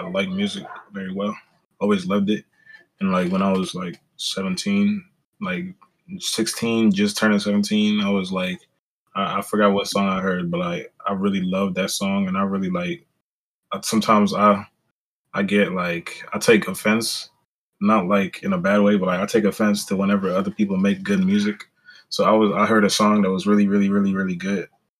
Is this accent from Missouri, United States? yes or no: yes; St. Louis, Missouri, United States; I'm from St. Louis, so Metro is a big inspiration.